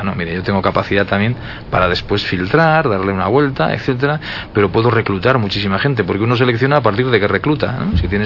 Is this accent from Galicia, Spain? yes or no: yes; Galicia, Spain; Igual es que como soy gallego, pues tengo tendencia a mirarlo todo desde ese lado